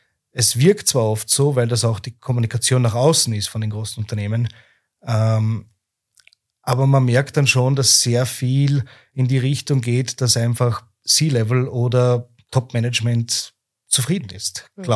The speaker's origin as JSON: {"language": "German", "region": "Upper Austria", "country": "Austria", "tie": "born or raised there", "lives_now": "Vienna, Austria", "said": "Bin dann 2017 nach Wien hergekommen. Ich bin eigentlich aus Oberösterreich. Bin da aufgewachsen, habe dort meine Lehre gemacht, habe da auch meine Freunde und teilweise noch meine Familie dort."}